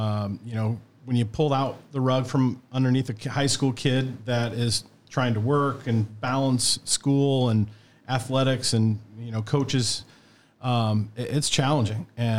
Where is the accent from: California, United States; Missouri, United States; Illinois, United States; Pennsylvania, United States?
Illinois, United States; Belleville; now in Clinton County, United States; I'm not born and raised in Clinton County. I grew up in Belleville, and so I'm an implant.